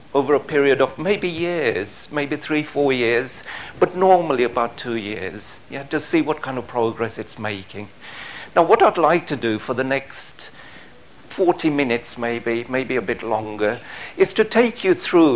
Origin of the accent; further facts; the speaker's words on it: Kenya; born there; moved away; I'm Indian in origin. My family came from India, but I was born in Kenya in East Africa. My father was born there as well, because my grandfather had moved there many, many years ago.